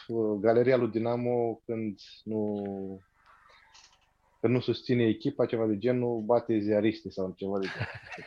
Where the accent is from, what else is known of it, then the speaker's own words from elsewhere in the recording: Bârlad, Vaslui County, Romania; also born or lived in Iași; now in Montreal, Canada; Stau în Montreal, din România, deloc sunt din Bârlad, dar am stat mai mult de jumătate din viață în Iași.